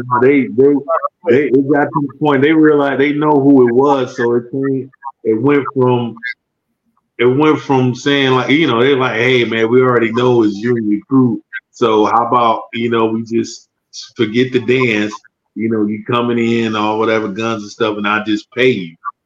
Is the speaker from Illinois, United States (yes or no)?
no; Detroit, Michigan, United States; I'm from Detroit.